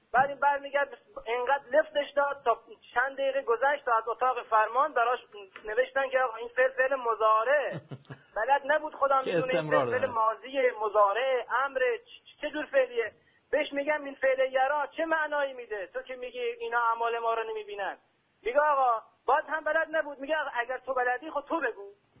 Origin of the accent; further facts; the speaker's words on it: Ahvaz, Khuzestan, Iran; از اهواز هستم